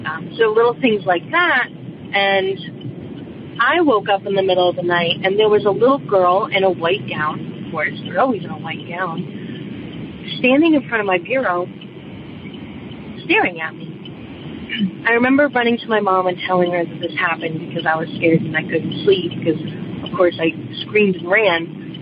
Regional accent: Rhode Island, United States; born or raised there; moved away as an adult; now in Connecticut, United States

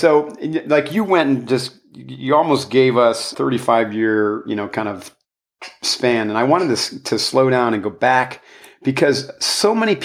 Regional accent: New York, United States; Upstate New York. North. Yeah. Yeah, like north of Albany by several hours.

